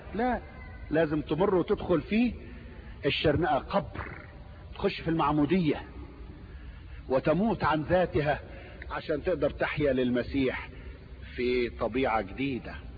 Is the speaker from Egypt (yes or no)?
yes; Egypt; انتوا عارفين دود الاز، احنا عندنا في مصر بيربوه العيال كده في المدارس